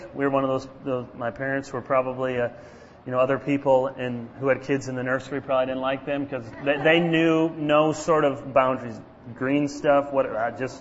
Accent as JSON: {"language": "English", "town": "Jenison", "region": "Michigan", "country": "United States", "tie": "born or raised there", "said": "I grew up in the church. Some of you know I grew up in Jenison. Went to Hager Park Reformed Church there."}